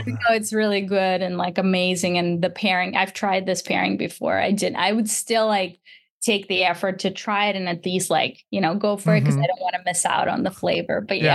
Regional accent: Russia; when I was a kid growing up in Russia, I used to play with a goat.

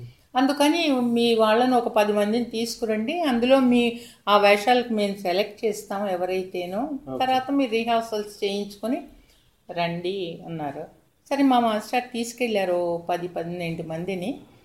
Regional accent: Avanigadda, Andhra Pradesh, India; born there; నేను అవినిగడ్డలో పుట్టాను, కృష్ణా డిస్ట్రిక్ట్ అవినిగడ్డలో పుట్టాను. 1935లో పుట్టాను అంటే నాకు ఇప్పుడు 82 ఇయర్స్ కంప్లీట్ అయ్యాయి.

